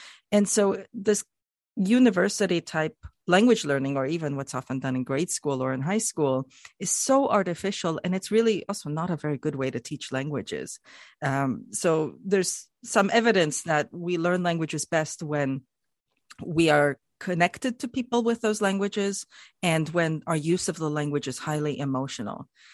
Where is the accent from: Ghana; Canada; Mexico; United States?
Canada; as a Canadian myself, I love Quebecois swear words